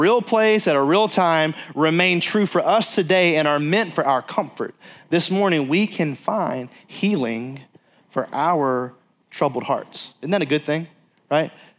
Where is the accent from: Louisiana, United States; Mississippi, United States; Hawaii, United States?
Mississippi, United States; I come from South Mississippi